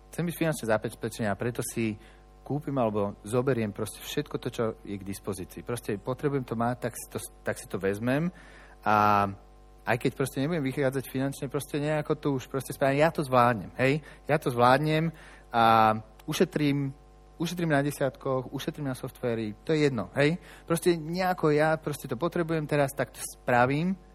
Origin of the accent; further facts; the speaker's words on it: Bratislava, Bratislava Region, Slovakia; v Napalisádoch, to bol zbor, kde sme vyrastali v Bratislave